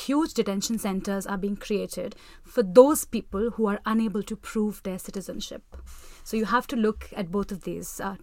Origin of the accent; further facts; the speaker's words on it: India; As an Indian Muslim woman, I've been facing this more than I have ever faced this.